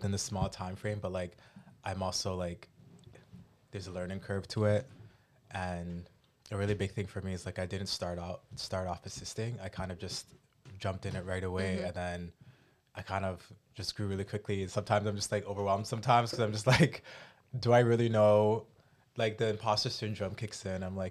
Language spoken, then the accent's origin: English; Toronto, Ontario, Canada; I grew up born and raised in Toronto. Mm. I grew up downtown in the city.